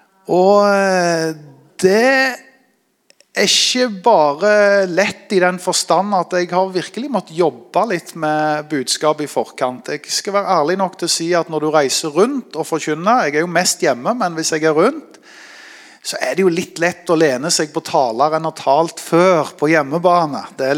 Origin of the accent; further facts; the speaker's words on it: Vestlandet, Norway; Der er godt sånn rulleskifører hjemme på Vestlandet